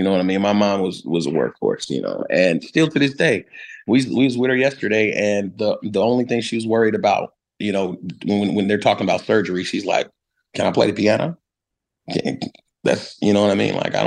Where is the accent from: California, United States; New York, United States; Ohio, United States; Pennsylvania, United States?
California, United States; Los Angeles; the house that we grew up in, my grandmother bought in 1964. So we had been in the city my whole life. I was born in, I think I was born in Killer King.